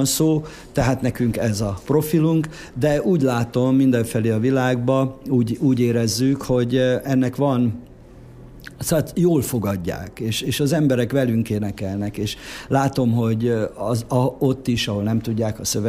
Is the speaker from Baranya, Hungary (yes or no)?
no; Homrogd, Borsod-Abaúj-Zemplén, Hungary; Igen, görögkatolikus papok voltak, és hát Homrogdon voltunk, tehát én már oda születtem, ott nevelkedtem, de hát a Konzit már itt jártam